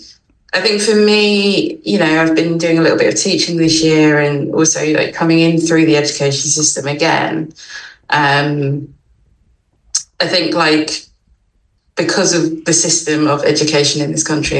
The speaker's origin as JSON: {"language": "English", "region": "London", "country": "United Kingdom", "said": "my vision of Britain as a Londoner from a mixed background is very different from somebody else."}